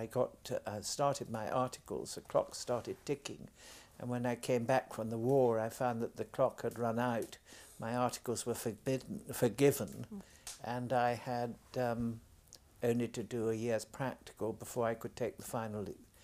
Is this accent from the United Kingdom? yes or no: yes; Uckfield, South East England, United Kingdom; born there; I was born in Sussex in a little village called Uckfield on the 14th of June 1918, a very long time ago now.